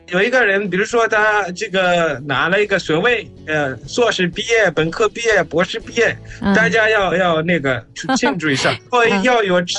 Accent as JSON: {"language": "Chinese", "country": "Zimbabwe", "said": "我是来自津巴布韦的"}